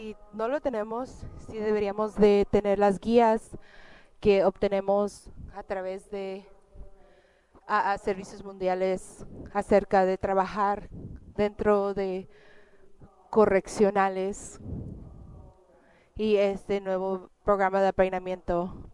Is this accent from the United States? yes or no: yes; San Diego, California, United States; Soy de San Diego, el área 8, distrito 8.